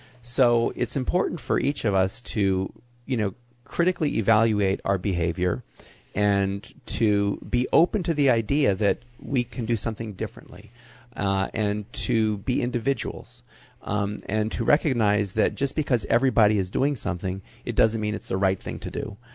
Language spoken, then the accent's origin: English; Hollywood, California, United States; I grew up in Hollywood